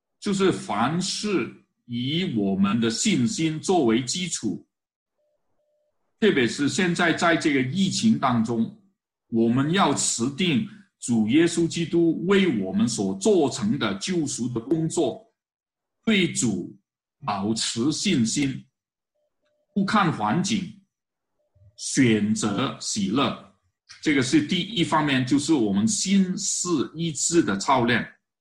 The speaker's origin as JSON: {"language": "Chinese", "country": "China", "said": "我们从中国来的弟兄姐妹"}